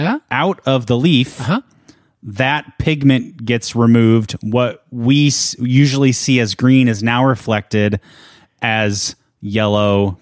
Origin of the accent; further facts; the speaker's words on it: Pinehurst, North Carolina, United States; I grew up in the Sand Hills region of North Carolina.